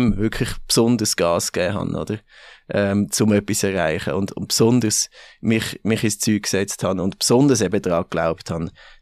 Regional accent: Zurich, Switzerland; also born or lived in Bern; eigentlich die grosse Änderung ist gewesen, wo wir dann ins Zürich-Biet sind gezügelt. Mein Vater hat den Arbeitgeber gewechselt und so sind wir eigentlich in Richterswil dann, sind wir aufgewachsen, ich und mein Bruder, mit der Familie.

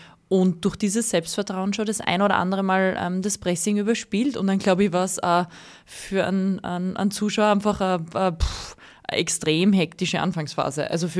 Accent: Austria; Leider als Österreicher

